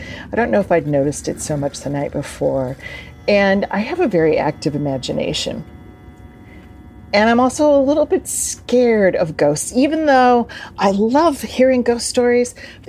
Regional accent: Springfield, Illinois, United States; I'm from Springfield, Illinois, and I think the states are less accepting of paranormal phenomena, all right?

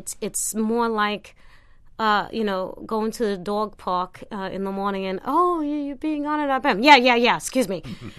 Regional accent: Brooklyn, New York, United States; And that aspect of growing up in Brooklyn has stayed with me, is still with me.

